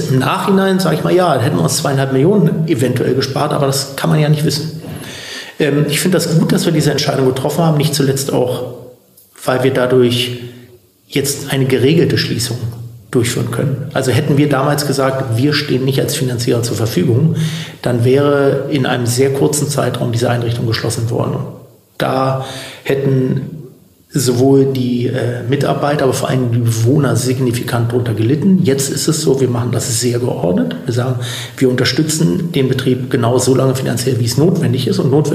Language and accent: German; Berlin, Germany; born there; Das bedauere ich als gebürtiger Berliner natürlich sehr.